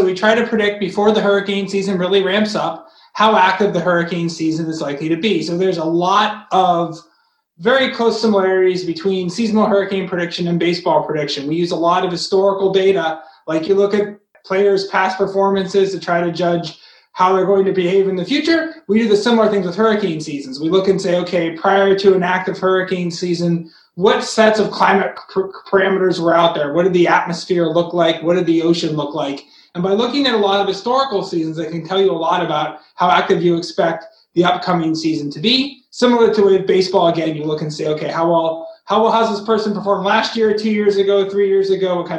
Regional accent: Massachusetts, United States; And I grew up in Massachusetts, so I'm a diehard Red Sox fan.

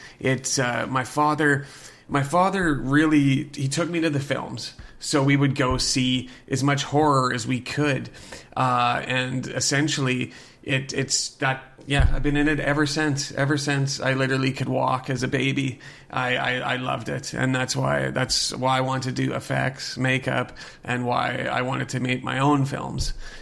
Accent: Edmonton, Alberta, Canada; born there; Well, I was born in Edmonton, Alberta, and my father was a horror fan and a sci-fi fan.

